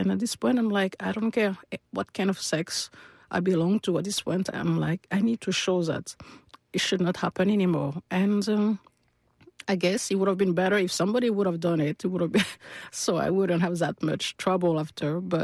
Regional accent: France; I mean, I came from France, which, French people back in the days were not really recognized on an international scene.

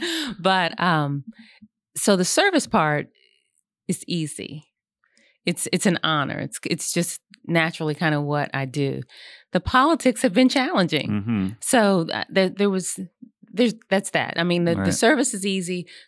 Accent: Columbus, Ohio, United States; now in Charlotte, United States; I'm from Columbus, Ohio, mm-hmm. and I moved to Charlotte in 2015.

